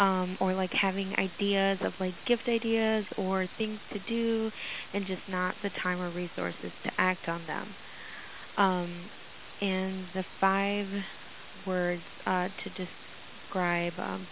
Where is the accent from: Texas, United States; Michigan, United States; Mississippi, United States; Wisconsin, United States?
Wisconsin, United States; moved away as an adult; I'm actually from Wisconsin, so I've moved clear across the country